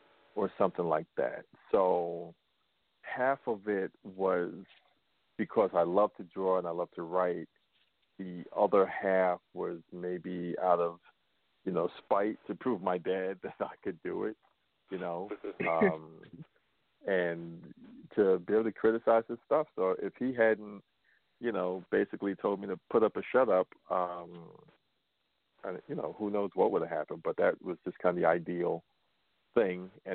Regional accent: New York City, New York, United States; I grew up in Washington Heights, right off of Harlem in New York City.

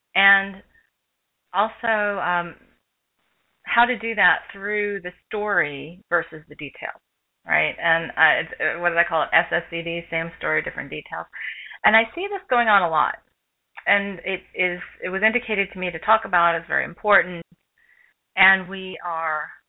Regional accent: New York, United States; growing up in Long Island, New York, I have a lot of friends that were from different belief systems

